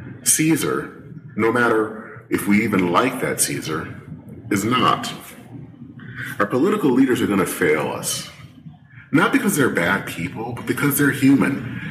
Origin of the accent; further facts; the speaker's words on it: Michigan, United States; now in Minnesota, United States; I've lived here in Minnesota now for over 25 years. I still call Michigan my home state.